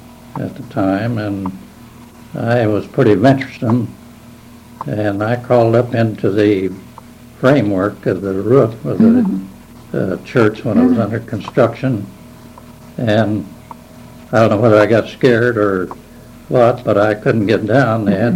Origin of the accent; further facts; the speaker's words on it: Decatur, United States; I was born and raised here in Decatur, lived here all of my life.